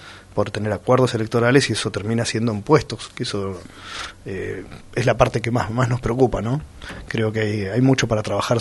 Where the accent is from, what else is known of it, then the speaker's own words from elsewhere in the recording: Pinamar, Buenos Aires Province, Argentina; born there; yo nací en Pinamar